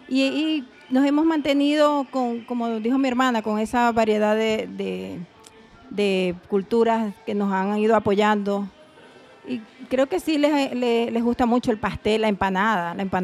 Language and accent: Spanish; Venezuela; Como todo venezolano...